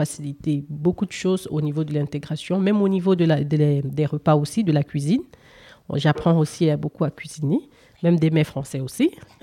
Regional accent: West, Cameroon; moved away as an adult; now in France; Donc je suis originaire du Cameroun, précisément de la région de l'Ouest.

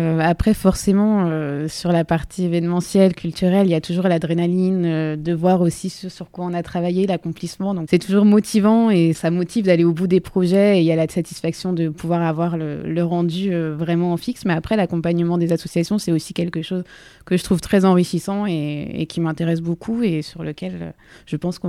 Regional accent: Château-Gontier, Pays de la Loire, France; Je suis originaire de Château-Gontier et donc j'avais envie de pouvoir venir et évoluer professionnellement sur ce territoire sur lequel j'ai grandi.

